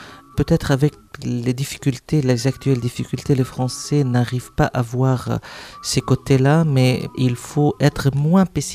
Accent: Lebanon; now in Rennes, France; Peut-être car je suis libanais, j'ai beaucoup voyagé, je suis attaché à la mer.

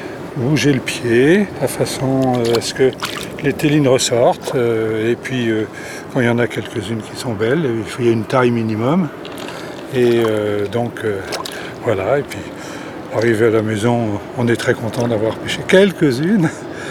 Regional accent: Brittany, France; born there; Oh, je suis né en Bretagne, moi, hein, donc la mer, c'est très important.

